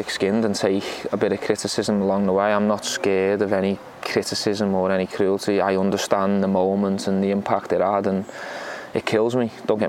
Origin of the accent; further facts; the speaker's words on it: Liverpool, North West England, United Kingdom; You know, the connection I've got with Liverpool, my hometown club.